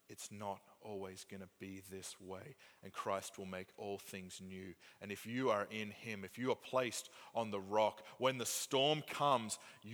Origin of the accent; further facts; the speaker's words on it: Australia; moved away; Just for those of you who are new, I came from Australia.